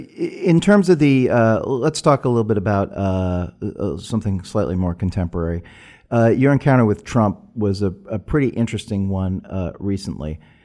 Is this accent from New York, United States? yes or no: yes; Brooklyn, New York, United States; I'm from Sheepshead Bay, Brooklyn.